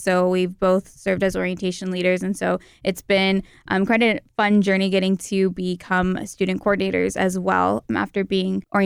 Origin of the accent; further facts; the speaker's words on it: Fresno, California, United States; I grew up in Fresno, so coming to Fresno State didn't seem like such a big leap for me.